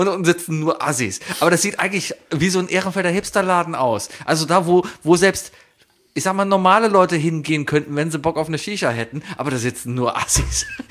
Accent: Germany; Ich bin Deutscher

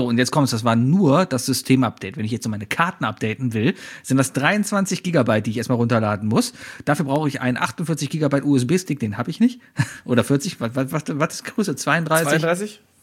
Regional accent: Cologne, North Rhine-Westphalia, Germany; Als Kölner ist immer 200 Kilometer, Frankfurt.

